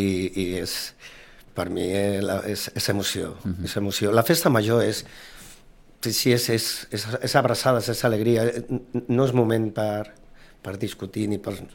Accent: Mollet del Vallès, Catalonia, Spain; born there; now in Sitges, Spain; No, jo vaig néixer a Mollet del Vallès, fa molts anys que la gent es pensa que sóc d'aquí

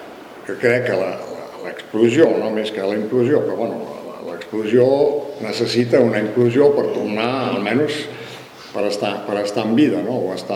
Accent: Sabadell, Catalonia, Spain; Jo soc de Sabadell

